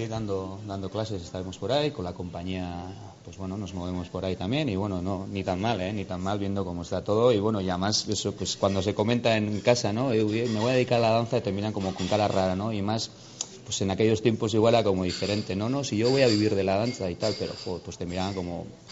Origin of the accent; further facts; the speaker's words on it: Bergara, Basque Country, Spain; la tradición de mi pueblo en Vergara era pues eso